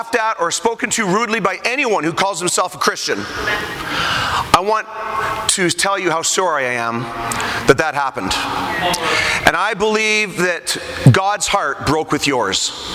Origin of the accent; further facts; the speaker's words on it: Canada; I'm an evangelist from Canada.